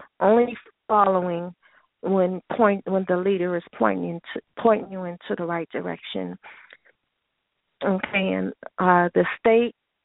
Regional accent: Oakland, California, United States; But I always like to say I am from Oakland, no doubt. I'm from Oakland.

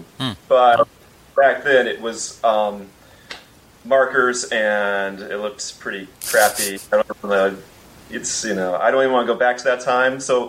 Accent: Ohio, United States; also born or lived in Kansas / New Jersey / New York; now in St. Petersburg, United States; I'm not from St. Petersburg. I've been here 5 years. I'm originally from Ohio. I've lived all over the place. So I actually lived in Kansas for a little bit. I've lived in New Jersey, New York, and Florida

